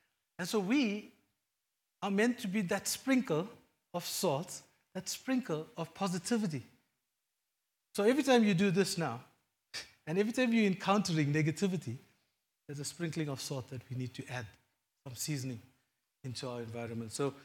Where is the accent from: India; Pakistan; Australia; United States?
India; Me being an Indian, I think having curry without salt, man, that's the worst.